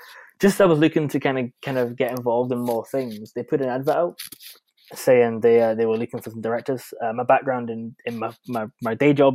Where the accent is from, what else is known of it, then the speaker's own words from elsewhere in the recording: Berwick, North East England, United Kingdom; I'm from Berwick originally. I moved away for a bit for university and work, and then we moved back to Berwick 4 years ago now.